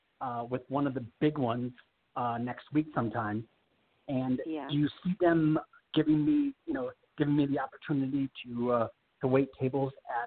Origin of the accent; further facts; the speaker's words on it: Detroit, Michigan, United States; now in Las Vegas, United States; I'm from Detroit, And it's like the auto unions when it was a really good job back in the day